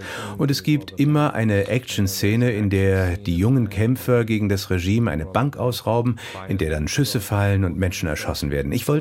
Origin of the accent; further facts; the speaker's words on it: Recife, Pernambuco, Brazil; Und Recife, wo ich herkomme, liegt am Meer. Wir haben großartige Strände.